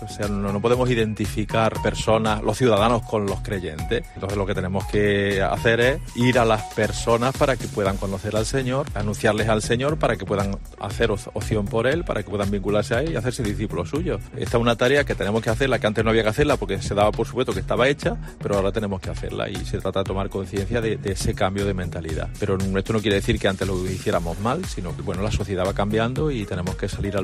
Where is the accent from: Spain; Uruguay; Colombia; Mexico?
Spain; Andalusia; born there; Yo cuando nací, pues nací como jiennense y nací como español y nací como andaluz, pero nací también como creyente porque nací en una familia cristiana, en una sociedad cristiana